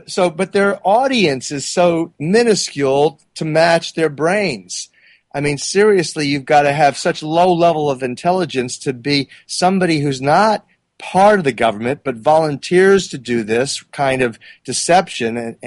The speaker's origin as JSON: {"language": "English", "town": "Philadelphia", "region": "Pennsylvania", "country": "United States", "said": "And I'm from Philadelphia."}